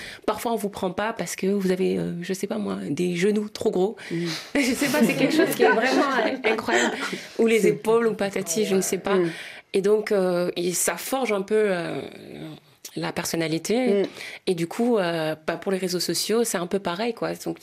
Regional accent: Mantes-la-Jolie, Île-de-France, France; also born or lived in Dakar, Senegal; j'ai passé 7 ans à Dakar et pour les personnes qui me suivent depuis le départ, ils savent tous que moi, je suis originaire de Mantes-la-Jolie, que je suis née et que j'ai grandi en France.

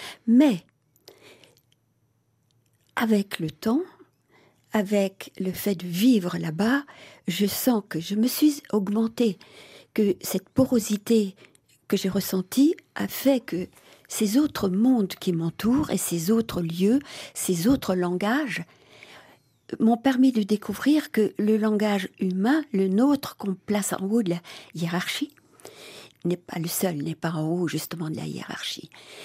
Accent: Colmar, Grand Est, France; born there; Je suis née dans cette région, mais dans une ville. Je suis née à Colmar.

